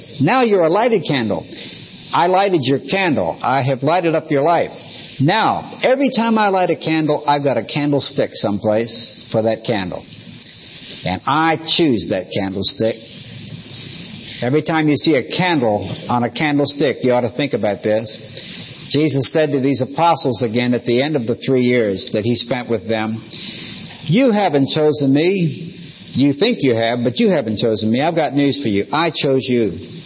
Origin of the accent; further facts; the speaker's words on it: Pittsburgh, Pennsylvania, United States; I'm from Pittsburgh, and that's a very depressed area now, and I was born there during the Great Depression.